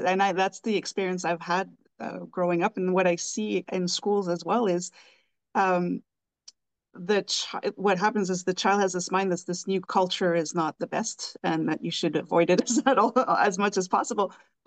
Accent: Northern Canada, Canada; in my own hometown. I am from Canada, Northern Canada. The language there is still French, but unless you're from there, you won't understand it.

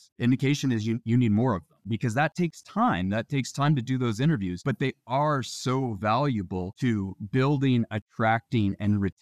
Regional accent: United States; But I think that we, you know, as an American, I think the country was rallying around a cause like

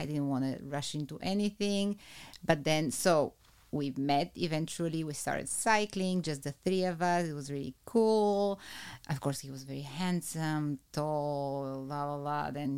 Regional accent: Bulgaria; now in Netherlands; I am from Bulgaria.

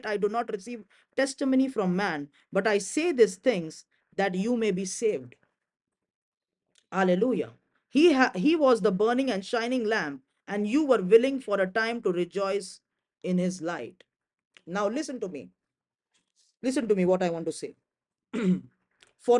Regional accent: India; I am from India.

